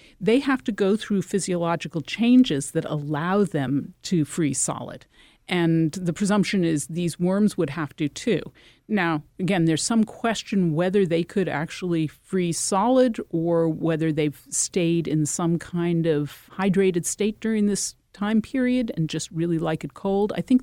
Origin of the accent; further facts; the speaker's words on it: Connecticut, United States; You know, for example, I'm from Connecticut.